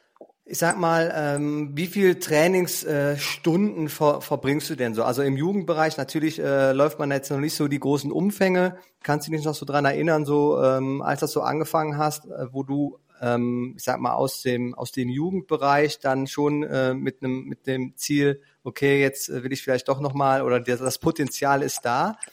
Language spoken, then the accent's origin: German; North Rhine-Westphalia, Germany; Er kommt tatsächlich aus meiner Heimat in der Nähe von Aachen.